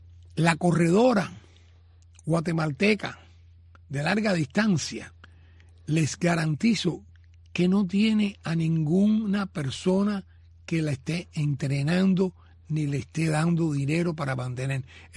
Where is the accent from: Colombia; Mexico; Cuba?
Cuba; y yo soy cubano